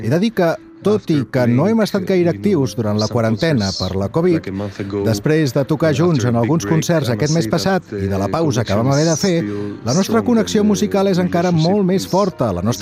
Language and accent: Catalan; Greece; Catalan is a second language; Jo també sóc originari de Grècia